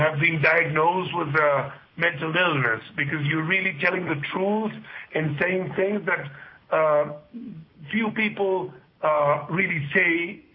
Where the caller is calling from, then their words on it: Bogota, Bogotá, Colombia; I'm calling right now from Bogota, Colombia, South America, Peter.